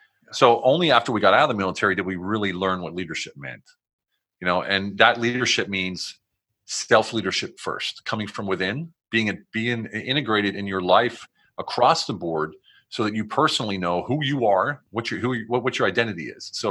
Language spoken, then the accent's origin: English; United States; I'm here. I'm American. I speak German. I know the city like the back of my hand. I'm a veteran.